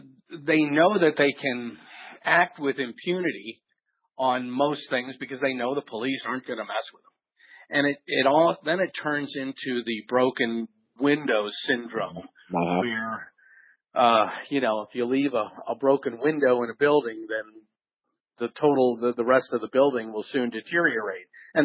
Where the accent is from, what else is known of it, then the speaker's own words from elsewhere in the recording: Ferguson, Missouri, United States; To be honest, growing up in Ferguson, where Canfield Apartments was, I didn't even know that that was part of St. Louis.